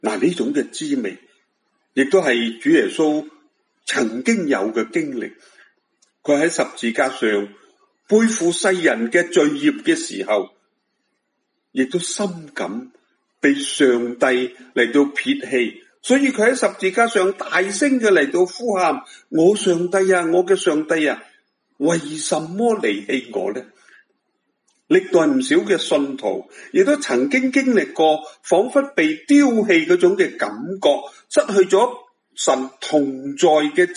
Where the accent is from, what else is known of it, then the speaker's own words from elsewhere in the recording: Hong Kong; 今天我们香港人面对这个肺炎疫症，也都陷于困难的一个的处境里面